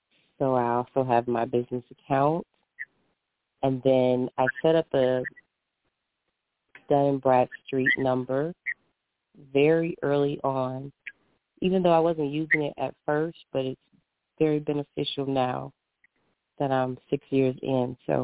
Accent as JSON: {"language": "English", "town": "Detroit", "region": "Michigan", "country": "United States", "lives_now": "Atlanta, United States", "said": "I am originally from Detroit, now living in Atlanta."}